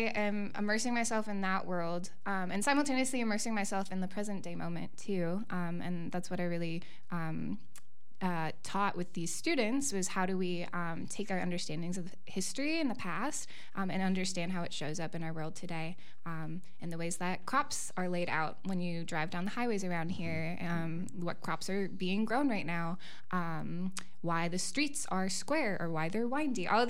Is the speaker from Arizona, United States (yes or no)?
no; Wisconsin, United States; I similarly was a city kid. I grew up outside of Milwaukee